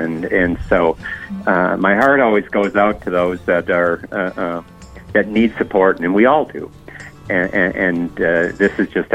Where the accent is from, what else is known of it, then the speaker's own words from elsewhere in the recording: Hallock, Minnesota, United States; I was born and raised in Hallock.